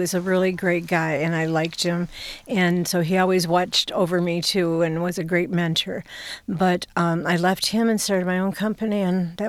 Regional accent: Detroit, Michigan, United States; I'm a Detroit girl. I was brought up in Detroit, and I love the city. I still love the city. I was brought up right off of Woodward and 7 Mile Road.

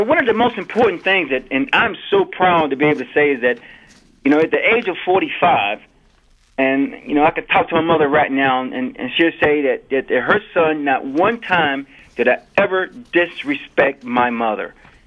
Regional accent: Linden, North Carolina, United States; Well, Jack, I grew up in Linden, North Carolina, which is a very, very small town. Right now, probably the population is less than 1,000.

